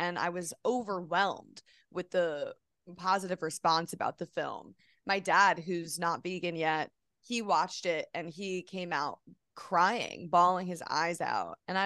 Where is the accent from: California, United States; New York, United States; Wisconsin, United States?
New York, United States; New York City; And I'm from New York City. So seeing farm animals was a very rare occasion.